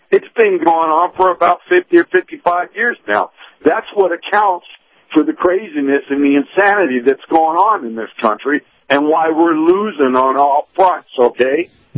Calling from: Clearwater, Florida, United States; Yeah, it's … in Clearwater.

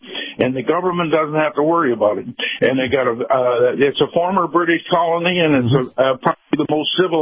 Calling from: Tampa, Florida, United States; from Tampa.

